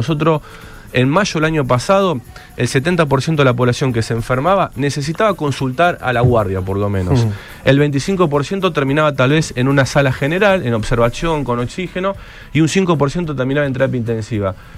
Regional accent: Pergamino, Buenos Aires Province, Argentina; Yo soy de Pergamino

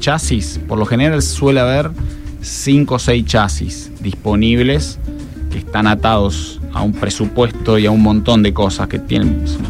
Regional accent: Argentina; el arquero que más me gustó a mí de mi infancia en Argentina

